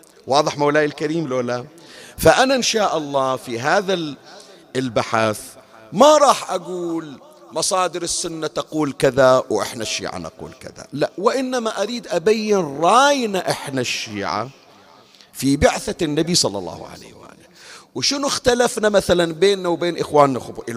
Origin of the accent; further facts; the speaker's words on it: Bahrain; عندنا بالبحرين، التقيت بهم في مكتبة من المكتبات